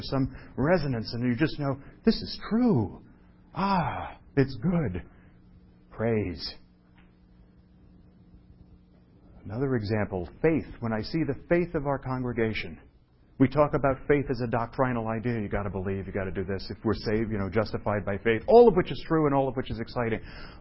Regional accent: New York, United States; I'm from New York. I never saw stars as a kid.

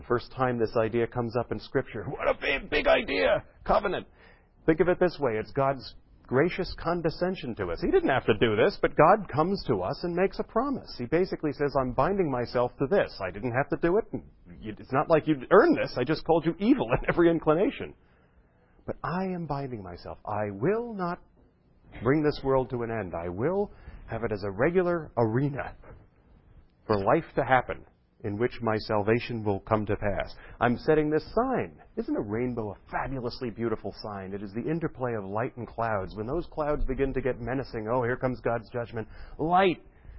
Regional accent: Brooklyn, New York, United States; I didn't know how to fish. I was from Brooklyn.

